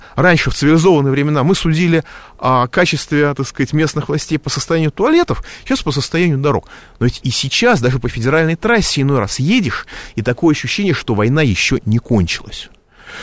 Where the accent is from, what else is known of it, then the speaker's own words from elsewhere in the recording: Moscow, Russia; В Москве получше. Я говорю это как москвич